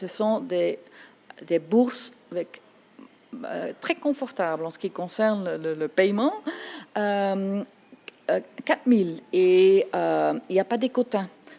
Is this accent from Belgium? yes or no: yes; Tongeren, Flanders, Belgium; mes parents, d'un côté, venaient de la Flandre et de l'autre côté de la Wallonie. Alors là, c'est un peu... Et je viens de Tongres, qui est la plus vieille ville de la Belgique, mais plus important, c'est 20 km de la frontière avec les Pays-Bas et 60 avec l'Allemagne.